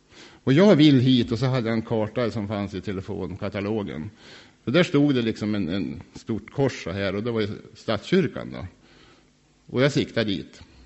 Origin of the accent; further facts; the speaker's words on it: Ränsten, Norrland, Sweden; Jag är ingenting annat än en norrlänning. Jag har inga erfarenheter. Jag kommer från Ränsten.